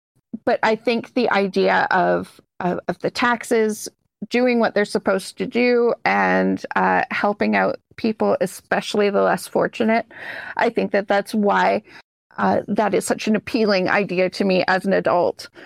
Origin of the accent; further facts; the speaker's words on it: Canada; as I grew up, you know, being Canadian, I think that I'm more drawn to socialism because of our healthcare system and everything.